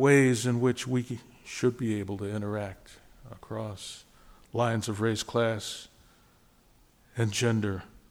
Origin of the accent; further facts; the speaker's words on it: Buffalo, New York, United States; I'm from Buffalo. That the neighborhood where that happened is the neighborhood that I grew up in.